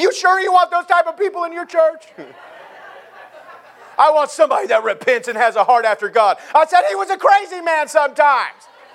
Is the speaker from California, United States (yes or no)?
no; Beaverton, Oregon, United States; moved away; also born or lived in Tennessee; then I was born and raised in Beaverton, Aloha, under Pastor B.A. King. And my dad moved us to Tennessee because he thought Portland was too crazy back in 99.